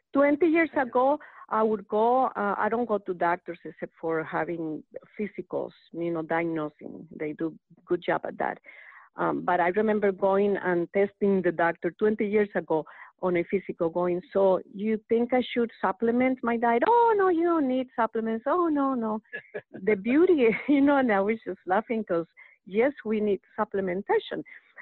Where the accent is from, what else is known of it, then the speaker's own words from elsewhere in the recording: Costa Rica; I'm coming from Hispanic culture, I'm originally from Costa Rica, and, you know, we eat a lot of corn and a lot of breads and a lot of rice